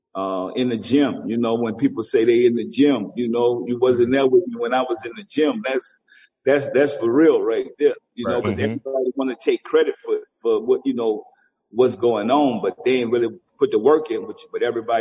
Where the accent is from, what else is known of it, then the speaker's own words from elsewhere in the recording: the South, United States; You know, I'm from the South.